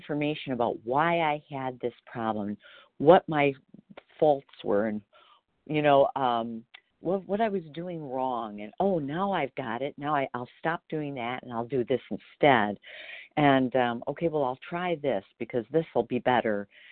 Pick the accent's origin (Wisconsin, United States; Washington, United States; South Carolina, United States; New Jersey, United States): Wisconsin, United States; I'm from Wisconsin.